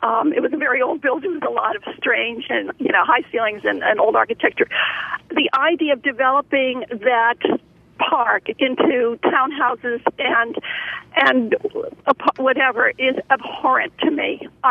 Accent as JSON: {"language": "English", "region": "Pennsylvania", "country": "United States", "tie": "born or raised there", "said": "I lived in Pennsylvania. I grew up in Pennsylvania. I went to Gettysburg College."}